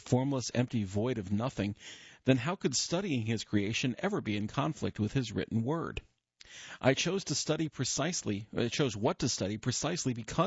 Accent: Canada; now in United States; I'm also an evangelical Christian, and I'm Canadian

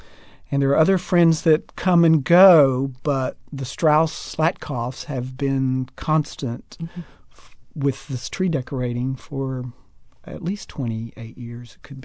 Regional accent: Kannapolis, North Carolina, United States; He grew up in New York, Jewish. I grew up in Kannapolis, Methodist.

